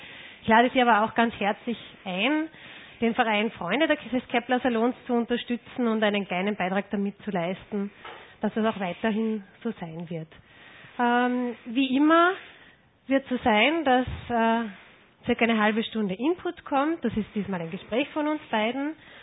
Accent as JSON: {"language": "German", "town": "Linz", "region": "Upper Austria", "country": "Austria", "tie": "born or raised there", "said": "Ich bin in Linz aufgewachsen"}